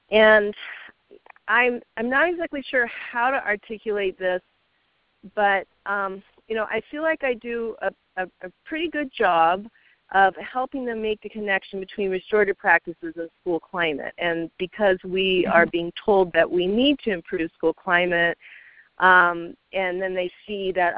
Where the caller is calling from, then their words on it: California, United States; I'm calling from Northern California